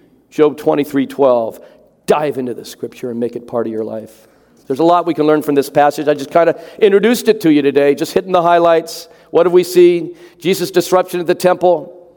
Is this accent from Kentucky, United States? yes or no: no; Van Nuys, California, United States; I'm from Van Nuys, California. All right? That's that's part of the city.